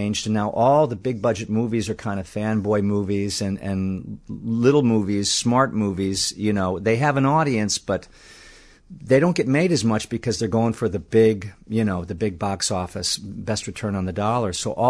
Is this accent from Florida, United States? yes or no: no; Cleveland, Ohio, United States; moved away as an adult; now in Chicago, United States; And I grew up in Cleveland. I left when I was 18. I never really went back. I moved here right out of college. I was just 23 years old. I moved here, North Side.